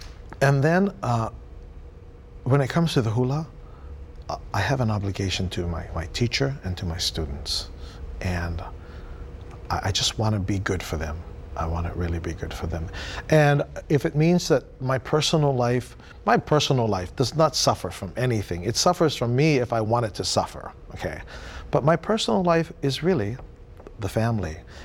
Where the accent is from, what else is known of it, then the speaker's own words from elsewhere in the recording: North Kohala, Hawaii, United States; You know, we're from Kohala on the Big Island.